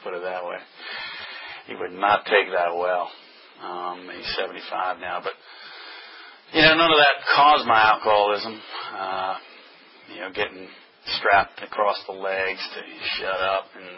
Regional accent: New York City, New York, United States; Like I said, I grew up in New York City.

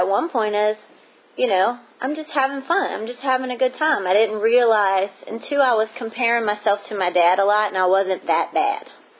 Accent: Hopewell, Virginia, United States; So I'm an only child. I grew up in Hopewell, Virginia, south of Richmond.

